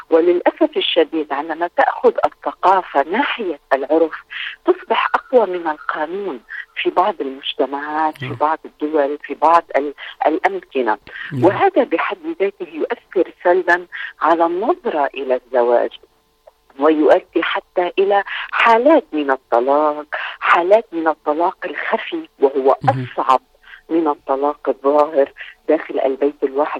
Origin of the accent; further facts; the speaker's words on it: South Lebanon, Lebanon; أنا كبنت ابنة الجنوب لا يوجد لدينا هذا